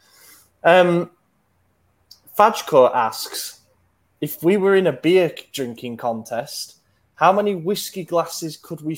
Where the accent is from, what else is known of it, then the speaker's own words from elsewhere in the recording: England, United Kingdom; I hope so. Being English